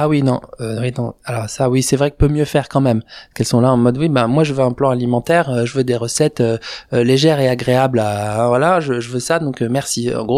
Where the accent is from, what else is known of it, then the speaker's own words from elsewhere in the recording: Hauts-de-France, France; Moi, je viens du Nord.